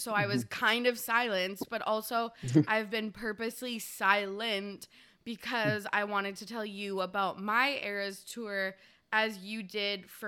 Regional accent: Canada; I am Canadian. I live on Vancouver Island, which in most cases is an absolute dream. I couldn't imagine living anywhere else.

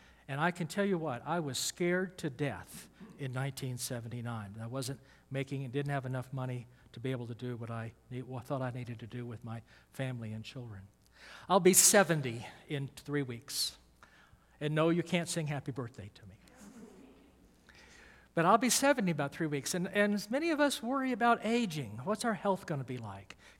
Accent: Atlanta, Georgia, United States; I mean, I'm from Atlanta, and Atlanta didn't call it TSA.

